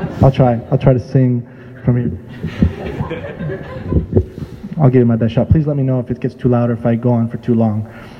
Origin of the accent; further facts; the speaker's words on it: California, United States; also born or lived in Italy; bounced around a bunch as a kid, ended up in the Bay Area. I claim the Bay Area to be home, really. Been here for the longest time I've been in one place in my life.